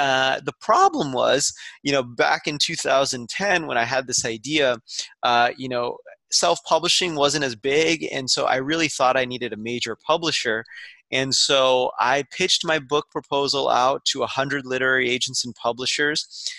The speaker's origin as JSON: {"language": "English", "town": "Las Vegas", "region": "Nevada", "country": "United States", "tie": "born or raised there", "said": "I grew up in Las Vegas, Nevada. Not a lot of people grow up there. And yeah, I was born and raised."}